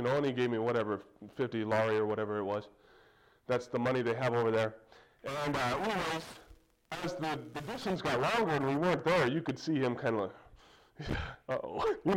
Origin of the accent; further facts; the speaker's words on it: Billings, Montana, United States; I'm from Billings. How many people from Billings are King James only independent Baptists?